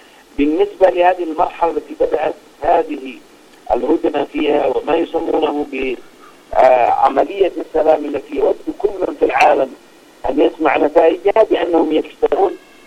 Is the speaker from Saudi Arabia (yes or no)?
no; Yemen; بصفتي مواطن يمني